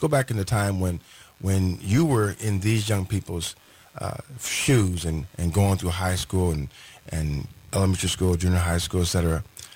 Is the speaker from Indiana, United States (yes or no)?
yes; Terrell, Indiana, United States; He's from my hometown of Terrell, Indiana.